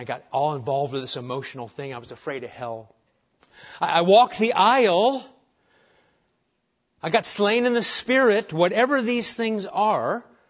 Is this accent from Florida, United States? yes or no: no; Nebraska, United States; And I'm from Nebraska, so there.